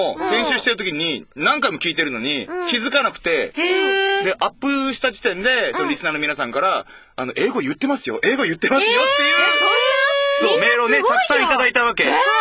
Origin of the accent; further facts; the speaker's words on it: Wakayama, Japan; 僕はあの和歌山県出身なんですけれども、うちの名産はね、やっぱりみかんですよ。